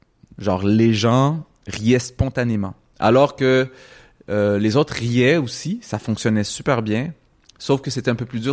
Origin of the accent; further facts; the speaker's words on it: Quebec, Canada; parce que j'étais au Québec, j'ai grandi au Québec, je suis né au Québec, dans une culture arabo-musulmane, et à l'extérieur c'était très québécois